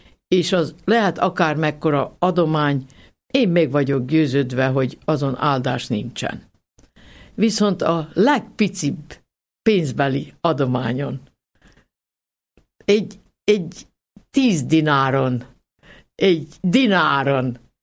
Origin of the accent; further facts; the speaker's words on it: Mohol, Vojvodina, Serbia; born there; Az igaz, hogy nem olyan túl megtisztelő névén szerepel az én szülőfalumban, ugyanis most merem idézni a moholi kifejezést